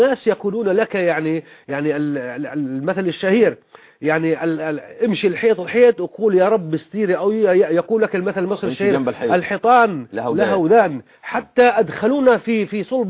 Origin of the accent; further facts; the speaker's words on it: Jordan; قلت له أنا من الأردن، فدار بيني وبينه حديث